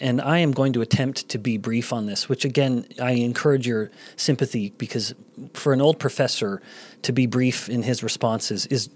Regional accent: Canada; also born or lived in Singapore; And as a Canadian boy, it was fun for me to continue to operate within the empire

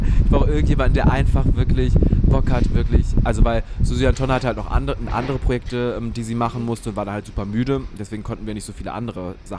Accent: Cologne, North Rhine-Westphalia, Germany; ich komme ja aus Köln.

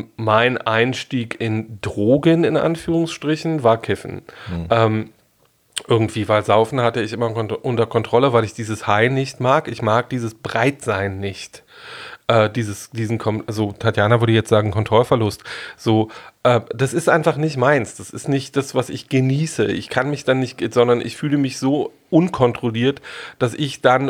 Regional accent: East Germany, Germany; Ich bin in der DDR groß geworden

